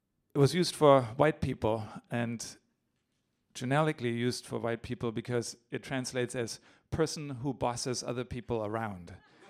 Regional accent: Germany; I grew up in Germany, so the idea of engaging internationally comes natively in a certain way.

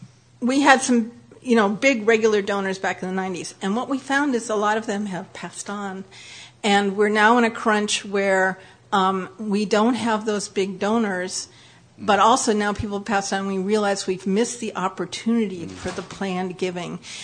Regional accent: Peterborough, New Hampshire, United States; I'm from Peterborough, New Hampshire, and we have a nice endowment.

